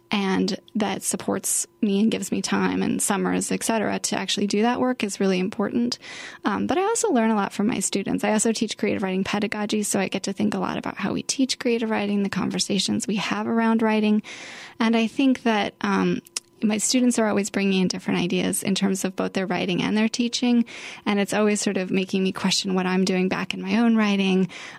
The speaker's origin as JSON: {"language": "English", "town": "Salt Lake City", "region": "Utah", "country": "United States", "tie": "born or raised there", "said": "I grew up in Salt Lake City, Utah, and I always wrote."}